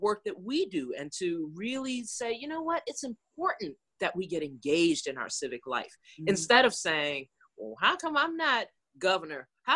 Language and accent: English; Maryland, United States; You know, I grew up in the Maryland area. I go back home and I have friends who never left Maryland